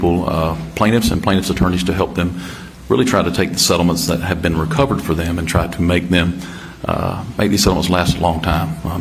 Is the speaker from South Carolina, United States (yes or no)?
yes; Conway, South Carolina, United States; now in Columbia, United States; Oh, grew up in Conway, South Carolina.